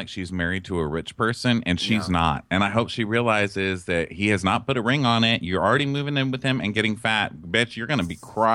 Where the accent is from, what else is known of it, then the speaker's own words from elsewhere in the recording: Texas, United States; I'm from Texas. I like my blondes bigger and well-rounded.